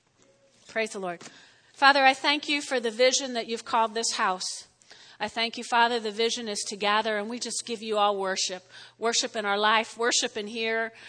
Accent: New Jersey, United States; You all know I grew up in North Jersey, and I was the one of six.

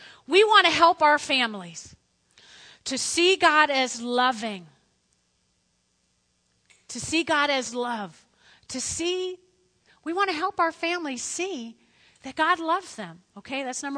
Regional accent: New Jersey, United States; I'm from North Jersey, and I'm from the 70s

